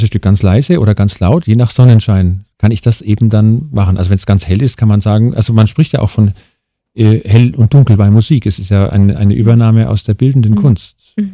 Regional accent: Bavaria, Germany; als Bayer wächst man ganz anders auf, ich bin natürlich irgendwie barock geprägt

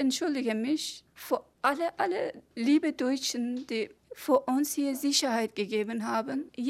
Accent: Afghanistan; German is a second language; now in Germany; Ich komme auch aus Afghanistan

